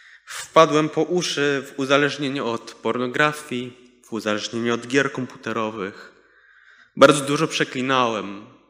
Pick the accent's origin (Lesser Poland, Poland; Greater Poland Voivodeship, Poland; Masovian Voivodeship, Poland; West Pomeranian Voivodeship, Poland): Masovian Voivodeship, Poland; Warsaw; Choć przyjechaliśmy z Lwówka Śląskiego, to oryginalnie urodziłem się i wychowałem w Warszawie.